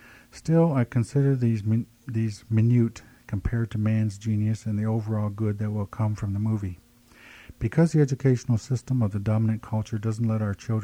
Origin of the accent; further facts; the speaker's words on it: Ontario, Canada; Nuya is a tradition that I grew up with on the Six Nations Reserve.